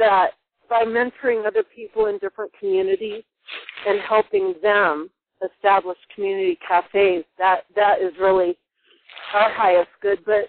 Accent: Canton, Ohio, United States; also born or lived in Santa Fe, New Mexico; Well, I was born and raised in Canton, Ohio, and I went to Ohio State

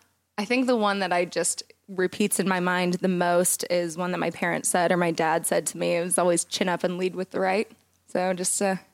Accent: Seattle, Washington, United States; I'm a little addicted. I'm from Seattle. Leave me alone.

